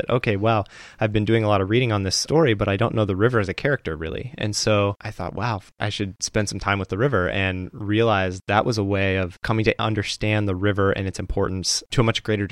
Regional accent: Fort Wayne, Indiana, United States; So I grew up in Fort Wayne, which surrounds the junction of the St. Mary's and St. Joe, where they come together and form the Maumee.

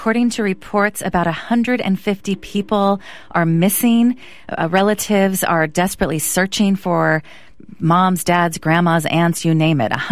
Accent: Petaluma, California, United States; Well, this is very close to my heart because I grew up in Petaluma and most of my family is in Santa Rosa.

